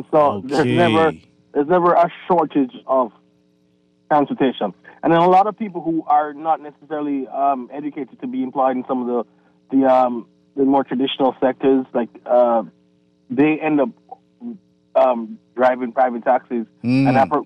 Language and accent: English; Jamaica; now in Bahamas; I'm originally from Jamaica, but I call myself Bahamian. I've been living here.